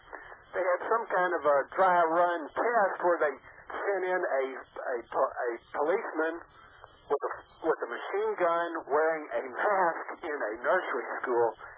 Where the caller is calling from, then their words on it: Lake City, Texas, United States; I'm calling you from Lake City, Texas.